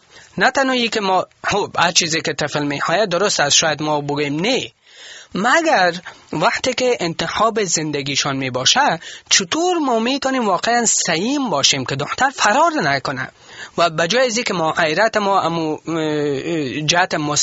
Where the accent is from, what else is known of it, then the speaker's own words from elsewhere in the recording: Afghanistan; ما افغان هستیم، خود ما افغان هستیم و کشور ما افغانستان است و ما در اونجا تولد یافتیم و ما زندگی میکنیم در افغانستان.